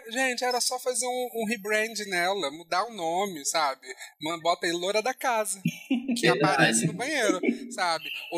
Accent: São Paulo, Brazil; Eu, quando era criança lá em São Paulo

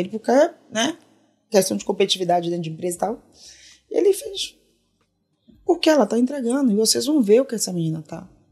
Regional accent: Bahia, Brazil; accent: Baiano; De onde você é? Por causa do sotaque, né? Baiano e tal.

